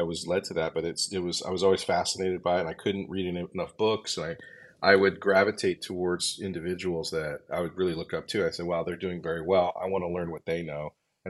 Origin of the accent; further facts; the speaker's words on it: Denver, Colorado, United States; Well, I'm from Denver, Colorado originally. I can do a quick version. I grew up actually very poor.